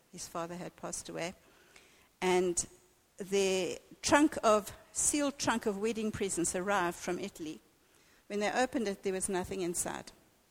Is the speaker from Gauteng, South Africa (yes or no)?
no; Cape Town, Western Cape, South Africa; growing up in Cape Town in the 50s and 60s